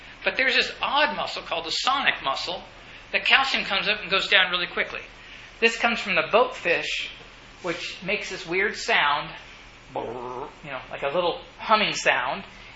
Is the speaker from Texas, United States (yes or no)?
yes; Sweetwater, Texas, United States; My hometown, look it up, CNN has a hit on that, Sweetwater, Texas, the world's largest rattlesnake roundup in the world.